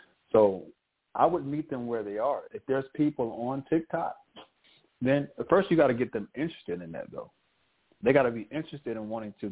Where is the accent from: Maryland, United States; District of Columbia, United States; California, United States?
California, United States; Los Angeles; growing up in South Central, but not being of that way mentally.